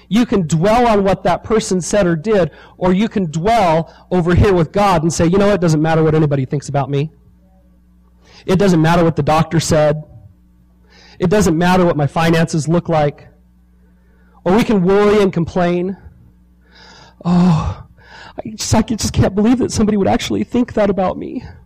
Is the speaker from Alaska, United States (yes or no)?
no; California, United States; I'm from Southern California. We spend a lot of time at the beach.